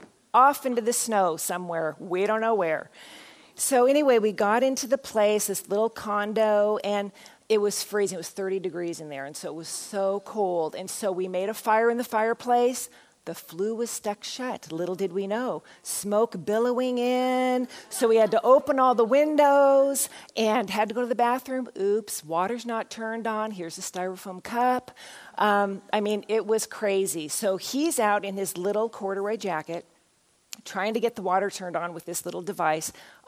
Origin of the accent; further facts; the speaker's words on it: Washington, United States; also born or lived in California; now in Colorado Springs, United States; I was raised in Washington State and then went to college in Southern California at Azusa Pacific University.